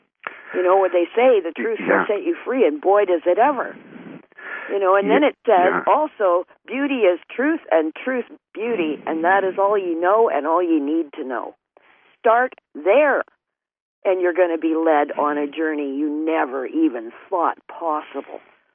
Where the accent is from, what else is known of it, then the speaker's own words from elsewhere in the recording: Winnipeg, Manitoba, Canada; I have had the same impression of them every time I've been back to my hometown, which is Winnipeg